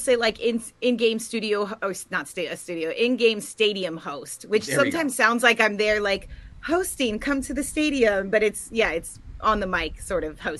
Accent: North Hollywood, California, United States; But yeah, growing up, I would always tell people I'm from the Valley, and I expected other people from other states to know exactly where that was. And then I realized I was like, oh, some people don't know the Valley, but yeah. So North Hollywood.

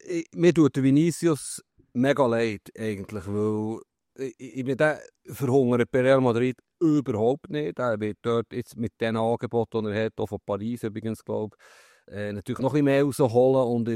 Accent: Switzerland; Du bist Schweizer, aber ich finde, ich bin Schweizer, da kann ich nichts dafür. Das ist der Pass.

